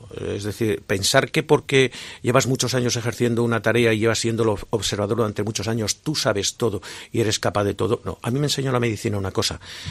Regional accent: Zamora, Castile and León, Spain; now in Valladolid, Spain; Yo he vivido en Valladolid fundamentalmente el resto de mi vida y soy un zamorano que vive prácticamente al lado de su casa, con lo cual no he perdido nunca la capacidad del zamoranismo, sigo siendo un zamorano convencido, un buen defensor de Valladolid.

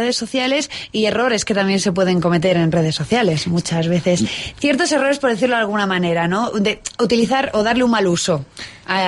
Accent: Alicante, Valencian Community, Spain; Porque como alicantina que soy, yo ya hace dos semanas que no me podía meter en el río.

